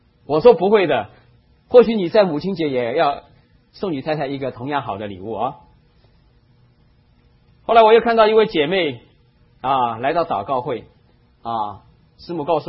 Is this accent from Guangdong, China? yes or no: no; Shanghai, China; 我是个上海人嘛